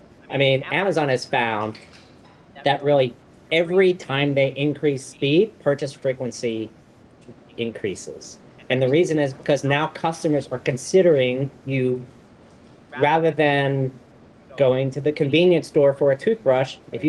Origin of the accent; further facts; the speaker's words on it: New Orleans, Louisiana, United States; I grew up in New Orleans